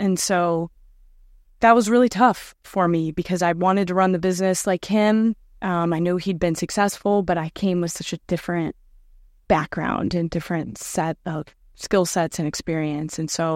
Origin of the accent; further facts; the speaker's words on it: Cleveland, Ohio, United States; Cleveland, Ohio.